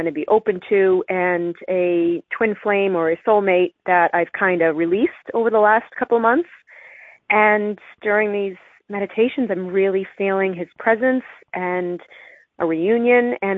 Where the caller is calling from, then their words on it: Boston, Massachusetts, United States; I'm calling from Boston.